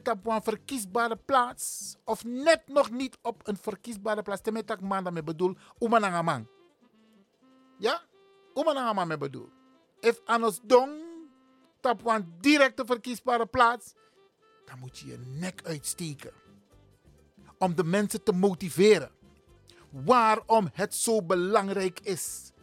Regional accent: Netherlands; Wij zijn Nederlanders. We zijn geen Hollanders. Hollanders zijn witte Nederlanders. Wij kunnen nooit een Hollander zijn, want we zijn niet wit. Dus daarom zijn we Nederlander.

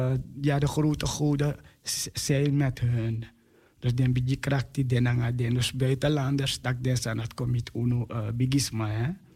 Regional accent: Suriname; Niet eens als Surinamers onder elkaar.

